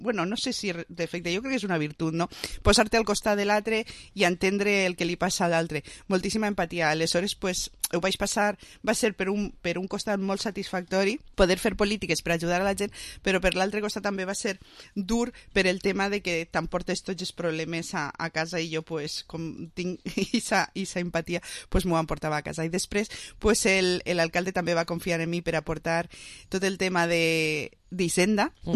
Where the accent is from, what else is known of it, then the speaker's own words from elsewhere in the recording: Vila-real, Valencian Community, Spain; representar a la meva província i sobretot al meu poble, que tu ja saps que jo soc molt envaixadora de Vila-real allà on vaig.